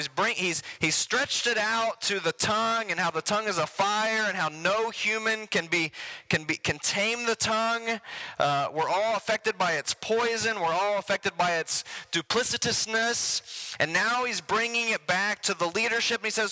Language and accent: English; Ohio, United States; I grew up in Southern Ohio, so y'all are going to have to, like, understand what harmony means to me.